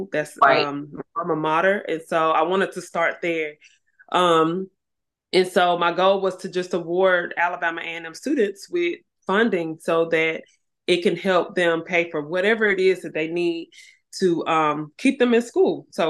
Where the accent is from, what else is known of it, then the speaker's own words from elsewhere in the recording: Nigeria; now in United States; I'm Nigerian. And so in our Nigerian community, I know here in Huntsville and just about anywhere